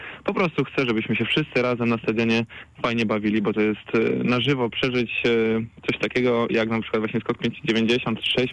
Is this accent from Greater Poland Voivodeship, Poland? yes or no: yes; Duszniki, Greater Poland Voivodeship, Poland; ja jestem spod Poznania, jestem z Dusznik